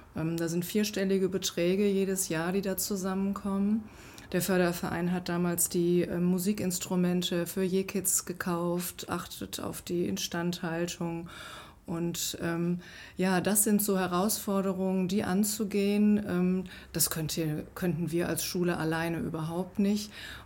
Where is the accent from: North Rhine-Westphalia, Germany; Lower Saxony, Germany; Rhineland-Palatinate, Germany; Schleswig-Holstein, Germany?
North Rhine-Westphalia, Germany; now in Wevelinghofen, Germany; ich bin ja zugezogen, vor 25 Jahren zwar schon. Und ich komme eigentlich aus dem Bergischen Land, hatte also mit Schützenfest ganz wenig zu tun. Und als ich über Köln, Neuss, dann nach Wevelinghofen kam